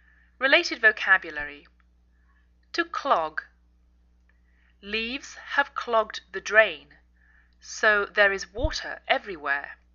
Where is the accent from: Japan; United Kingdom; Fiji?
United Kingdom; England; now in United States; I'm English. I live in the northwest of the United States